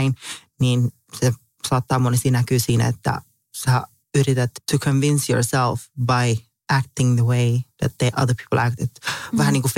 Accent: Helsinki, Uusimaa, Finland; also born or lived in Kuopio; Mä synnyin täällä, joo, Kuopiossa. Sitten mä muutin 3-vuotiaana, jos mä muistan oikein, niin Helsinkiin.

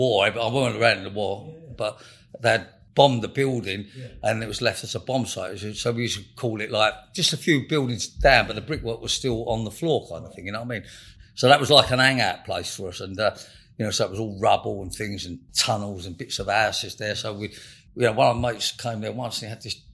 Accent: London, United Kingdom; I was born in 1952 in North London, Camden Town, that area, but moved to South London probably about 11 years of age.

